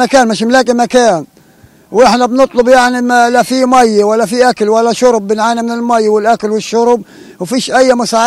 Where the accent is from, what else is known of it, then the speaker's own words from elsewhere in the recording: Beit Lahia, Gaza Strip, Palestine; احنا نزحنا من الشمال من بيت لاهي لمعسكر جبالي، من معسكر جبالي على اليرموك، من اليرموك خطرونا وهددونا عصب نرحل من قطاع غزة للجنوب